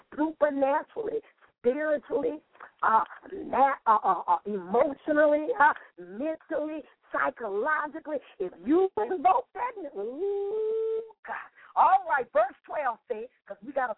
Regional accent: New Orleans, Louisiana, United States; I'm from New Orleans. I don't have great diction.

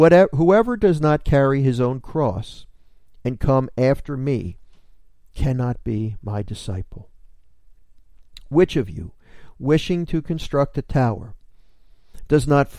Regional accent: Philadelphia, Pennsylvania, United States; now in New Jersey, United States; I come from Philadelphia. I live in New Jersey.

